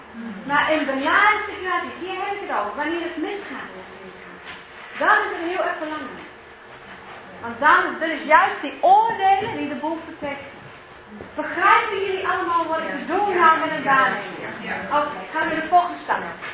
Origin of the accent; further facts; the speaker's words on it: New Zealand; Dutch is a second language; now in Netherlands; Want ik ben opgegroeid in Nieuw-Zeeland en in Nieuw-Zeeland zijn er niet zo'n fiets.